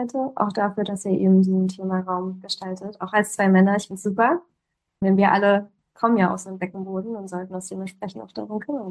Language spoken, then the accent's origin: German; Germany; also born or lived in Poland; Kommt tatsächlich durch meinen polnischen Background. Ich bin in Polen geboren, bin mit 2,5, 3 nach Deutschland gekommen und meine Eltern wussten nicht, dass … in Deutschland ein Eigenname ist.